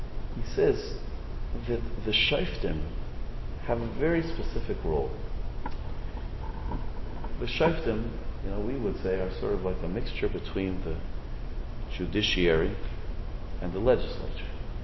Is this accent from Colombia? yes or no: no; Canada; now in United States; I'm a Canadian, I'm not supposed to know this. Okay, but it has 3 branches. What it has the administration, right, the executive branch, it has the legislature, the Congress, and it has the judiciary. Very good, okay. I did have to learn this from my citizenship test.